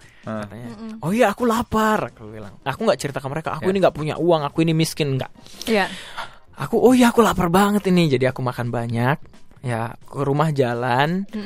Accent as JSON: {"language": "Indonesian", "town": "Medan", "region": "North Sumatra", "country": "Indonesia", "said": "ada teman aku dari Medan juga, teman dekat dari SMA"}